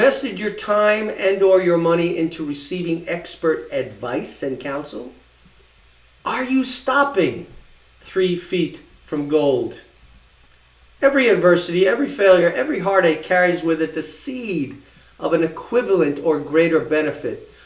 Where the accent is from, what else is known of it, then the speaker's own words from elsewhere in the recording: Long Island, New York, United States; I grew up on Long Island, New York. And my generation would immediately know where these places are